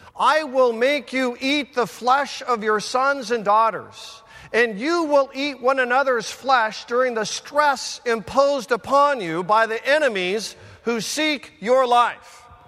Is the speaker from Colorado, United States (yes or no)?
yes; Denver, Colorado, United States; Now, I'm from Denver, Colorado, and I would leap at the opportunity to buy some mile-high turf.